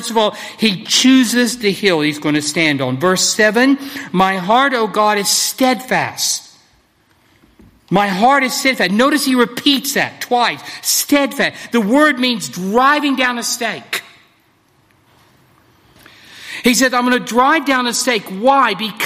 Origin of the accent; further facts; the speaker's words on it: Texas, United States; I grew up in West Texas, which is sometimes called Tornado Alley, down in the southern band of states.